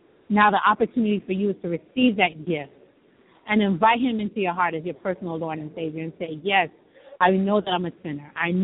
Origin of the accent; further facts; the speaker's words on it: Florida, United States; And I'm from South Florida, and it's hot there, and so I wasn't expecting it to be so cold.